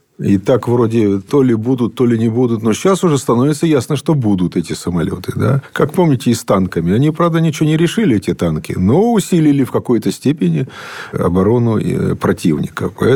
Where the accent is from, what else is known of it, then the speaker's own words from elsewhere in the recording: Kharkiv, Kharkiv Oblast, Ukraine; И сам я еще из Харькова.